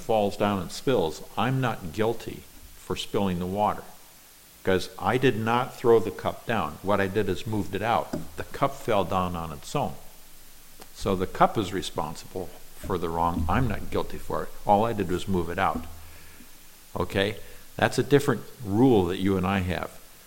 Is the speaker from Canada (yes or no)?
no; Nigeria; When I was growing up in Nigeria, in the culture of the tribe that I was with, stealing is not wrong if you can get by with it.